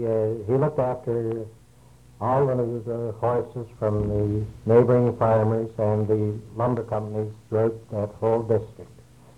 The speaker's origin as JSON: {"language": "English", "town": "Westmeath", "region": "Ontario", "country": "Canada", "tie": "born there", "said": "I was born in the Ottawa Valley in West Meath, which is a small village near Pembroke."}